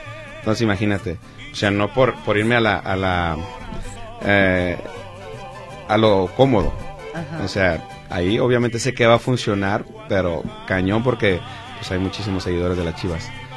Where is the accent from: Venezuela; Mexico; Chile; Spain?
Mexico; aparte que soy mexicano, 100%.